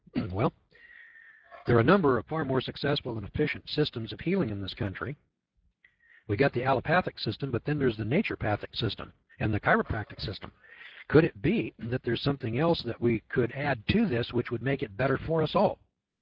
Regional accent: California, United States; I'm from California, and I never heard of that place.

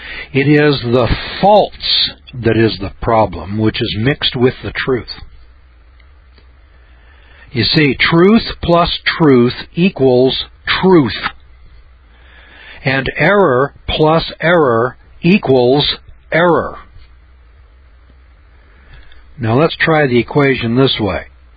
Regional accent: Missouri, United States; I'm from Missouri. I got to see it.

